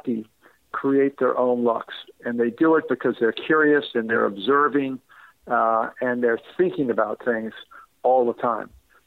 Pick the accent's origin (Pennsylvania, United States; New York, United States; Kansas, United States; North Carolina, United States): New York, United States; New York City; When I was a young boy growing up in New York City, I didn't really want toys.